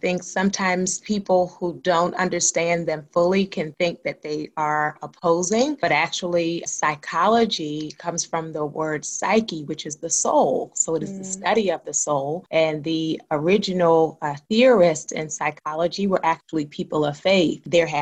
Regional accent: Baltimore, Maryland, United States; those things combined with growing up in Baltimore, where unfortunately there is a lot of community violence, gave me a heart for trauma

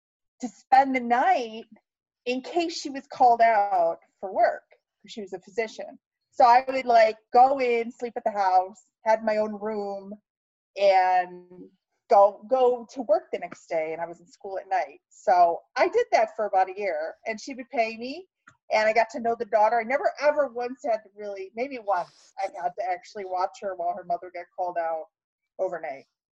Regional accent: Ohio, United States; No, I'm originally from Ohio.

